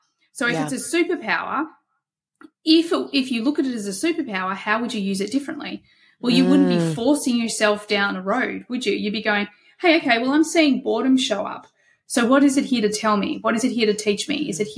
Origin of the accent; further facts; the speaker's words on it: Australia; accent: Australian; Thank you for saying it's pretty, because I always hear my accent. I'm like, God, it's so